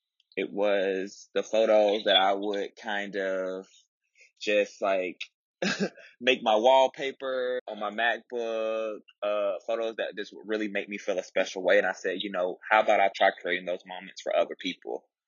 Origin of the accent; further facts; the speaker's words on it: Tuskegee, Alabama, United States; So I grew up in Alabama. I'm originally from Tuskegee, Alabama specifically. And I went to Tuskegee University. So I went to college in my hometown, stayed on campus.